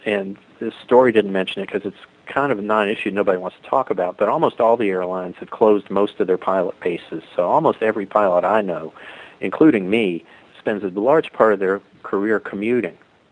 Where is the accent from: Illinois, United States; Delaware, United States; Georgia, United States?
Georgia, United States; means you're leaving your hometown. In my case, I'm pretty close to Atlanta, but I was still leaving my hometown